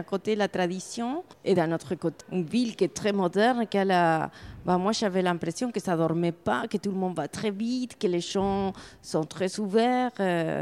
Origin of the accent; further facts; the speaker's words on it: Argentina; French is a second language; now in Belgium; Quand je viens d'Argentine, quand j'habite en Belgique